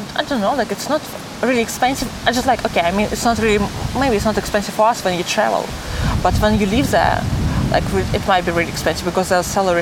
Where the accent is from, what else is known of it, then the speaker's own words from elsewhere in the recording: Russia; English is a second language; I'm really proud of that I'm Russian. When I'm traveling, I'm just like I'm proud to say that I'm from Russia